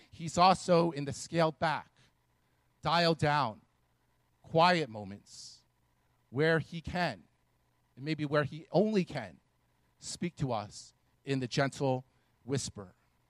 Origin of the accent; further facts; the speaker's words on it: East Coast, United States; So growing up on the East Coast, I've been in a powerful wind, literally in a hurricane.